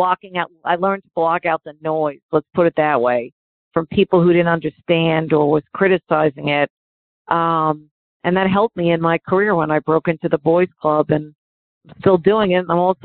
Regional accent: New York, United States; also born or lived in Long Island; Well, honestly, growing up in New York, and my dad was a big influence, just watch games with him.

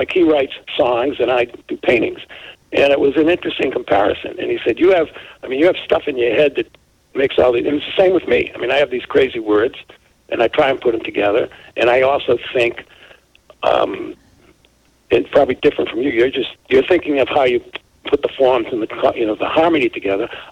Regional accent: Boston, Massachusetts, United States; I'm from the Boston area, and I had a lot of Irish musician friends.

